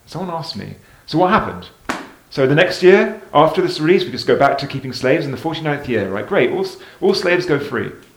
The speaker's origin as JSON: {"language": "English", "country": "United Kingdom", "said": "I'm British, so you don't ever say, yes, I'm really hungry"}